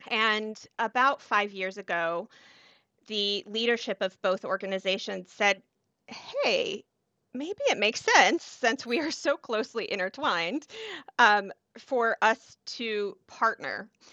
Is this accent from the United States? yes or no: yes; Colorado, United States; So I am from Colorado and went to the University of Northern Colorado